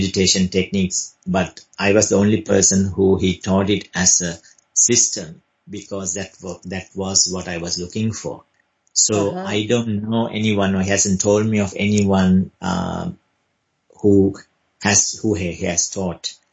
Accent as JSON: {"language": "English", "country": "Sri Lanka", "said": "I obviously didn't just take it that I came from Sri Lanka."}